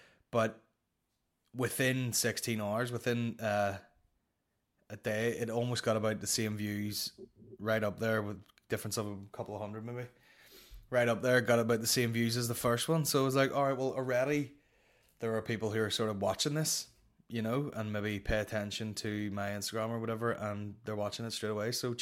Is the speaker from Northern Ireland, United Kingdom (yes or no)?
yes; Belfast, Northern Ireland, United Kingdom; Whereas up here, I'm like, well, I'm just gigging in Belfast. And if I need to stay at the home I grew up in, I go out to my dad's and fucking on a taxi and just stay there.